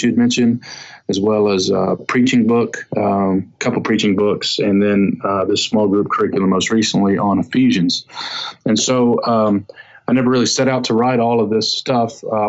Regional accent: Kentucky, United States; also born or lived in Detroit, Michigan; So I was born in Detroit, Michigan. Parents moved to Kentucky when I was small.

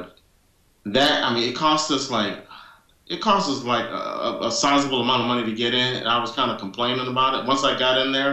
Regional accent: Indianapolis, Indiana, United States; I'm back home in my hometown of Indianapolis, and out here at the Indiana State Museum

